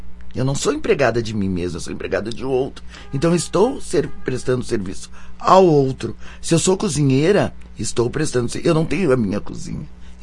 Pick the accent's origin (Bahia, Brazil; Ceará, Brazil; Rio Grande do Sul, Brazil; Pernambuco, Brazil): Rio Grande do Sul, Brazil; Caxias do Sul; born there; Mas eu nasci em Caxias e faço parte dessa cultura de Caxias italiana, que foi onde eu aprendi a fazer muita coisa. Então eu tenho um resgate meu da minha negritude na feijoada, no vatapá, nessas coisas.